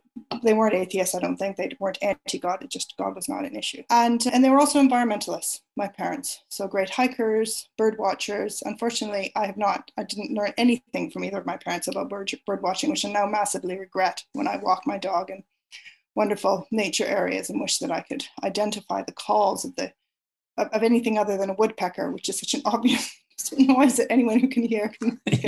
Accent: Toronto, Ontario, Canada; born there; So I was born in Toronto, and Toronto is located on the traditional territory of several Indigenous nations, including the Mississaugas of the Credit, the Anishinaabeg, the Chippewa, the Haudenosaunee, and the Wendat

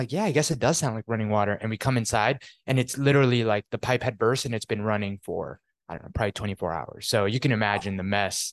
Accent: New York, United States; Like I'm originally from New York.

